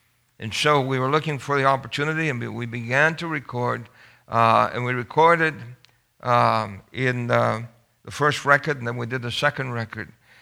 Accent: Brooklyn, New York, United States; And growing up in Brooklyn, New York, we decided to, at the age of 12, form a singing group.

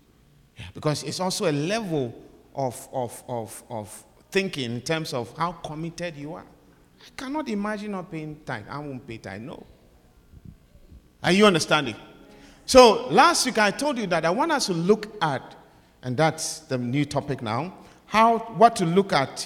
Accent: Ghana; I'm an African. I come from Ghana.

